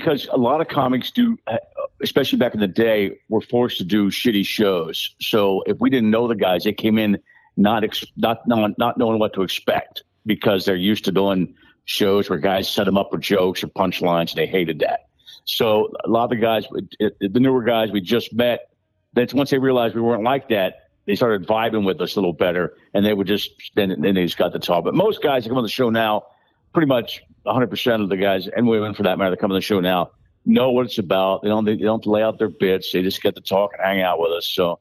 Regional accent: East Coast, United States; And I'm originally from the East Coast, so I get it.

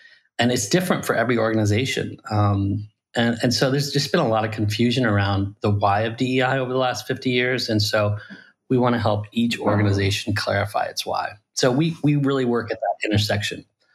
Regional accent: Iran; also born or lived in Paris / Louisiana; now in United States; I'm from Iran originally. I was, but I lived all over the world. I lived in Paris for a while. And while I was in Paris, a big revolution happened in our country. And we kind of fled and came to the US. And so I went straight from Paris to a rural town in Louisiana

